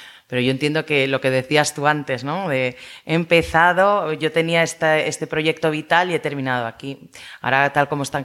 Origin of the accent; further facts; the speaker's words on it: Huesca, Aragon, Spain; now in Madrid, Spain; Pues igual uno de Huesca, que yo soy de Huesca, no sabe que.